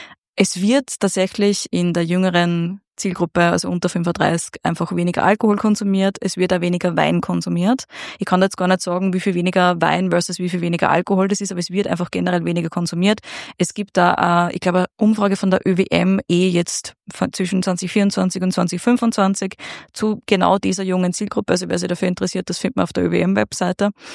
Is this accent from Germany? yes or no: no; Upper Austria, Austria; moved away as an adult; now in Vienna, Austria; wie ich nach Wien gezogen bin mit 18, 19 und ich komme aus Oberösterreich